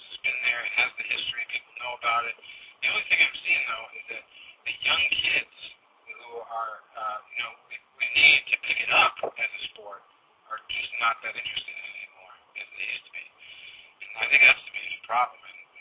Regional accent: Massachusetts, United States; I'm from Massachusetts, so it would be Peter McNeely.

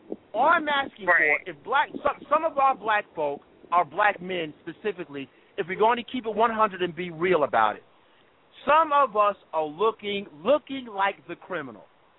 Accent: New York, United States; I'm sure you know, I'm a New Yorker like you're a New Yorker.

